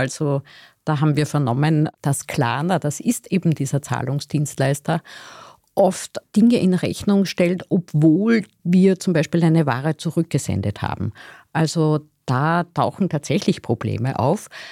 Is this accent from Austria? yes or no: yes; Austria; bei uns in Österreich.